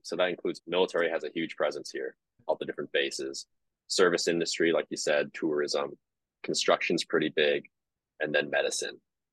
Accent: California, United States; You know, growing up in the Bay Area, I was always close to the water.

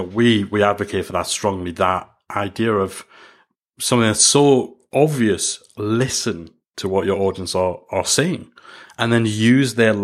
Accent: North East England, United Kingdom; accent: Geordie; because I still, for as much as I've tried to soften the Geordie accent, it's I don't know if I could listen to someone with my accent on the podcast

